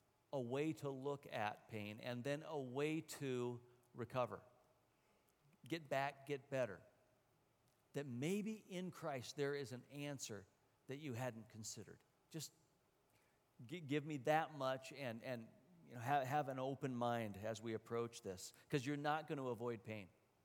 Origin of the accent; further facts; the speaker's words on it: Oregon, United States; So we used to go swimming where I grew up in the McKenzie River